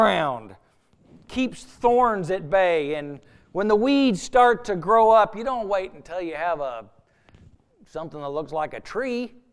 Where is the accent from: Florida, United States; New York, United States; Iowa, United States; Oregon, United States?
Oregon, United States; Well, I grew up in Oregon, still live most of my life in Oregon.